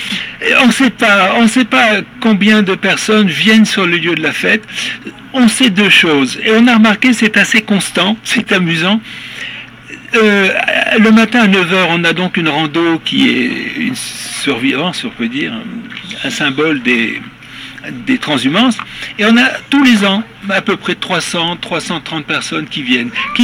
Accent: Auvergne-Rhône-Alpes, France; Ici, on est des Velaves, donc on a réuni cette année des troupeaux

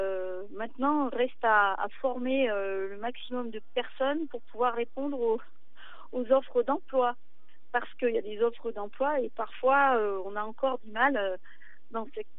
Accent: Vorey, Auvergne-Rhône-Alpes, France; je suis de Vorée, tous mes ancêtres sont d'ici et je suis fière d'être de la Haute-Loire.

